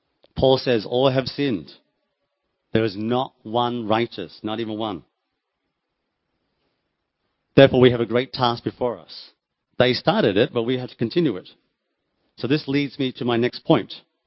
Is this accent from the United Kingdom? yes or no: no; Australia; I'm Australian